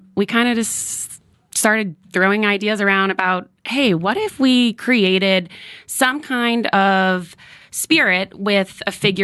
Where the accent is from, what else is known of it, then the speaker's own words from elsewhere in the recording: Bay Area, California, United States; From my home area. Yeah, so born and raised in the Bay Area